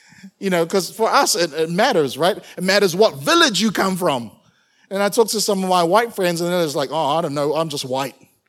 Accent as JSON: {"language": "English", "country": "New Zealand", "tie": "born or raised there", "said": "I'm thankful that I was born and raised in a Samoan household. But I was born and raised in Aotearoa, in New Zealand."}